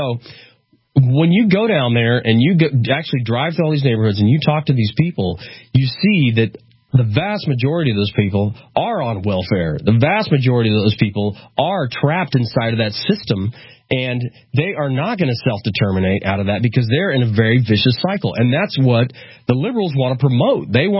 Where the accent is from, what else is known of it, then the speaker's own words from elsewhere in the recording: Guatemala; Guatemala is my home country, and I love the people down there.